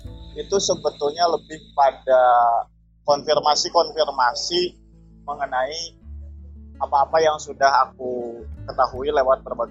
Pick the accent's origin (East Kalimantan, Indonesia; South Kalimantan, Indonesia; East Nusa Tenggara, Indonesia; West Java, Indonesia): West Java, Indonesia; Ya aku orang Sunda seperti itu, lalu harus bertemu sama orang-orang Mentawai yang kehidupannya beda